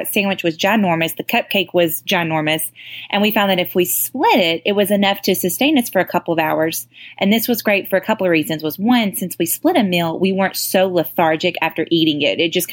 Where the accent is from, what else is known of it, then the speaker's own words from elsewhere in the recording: Crossville, Tennessee, United States; I am from Crossville, Tennessee.